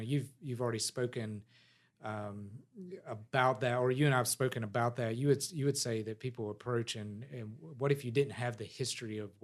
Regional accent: the South, United States; I'm a Southern American, I guess.

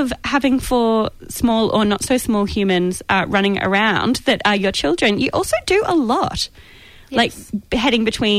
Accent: Brisbane, Queensland, Australia; I'm from Brisbane

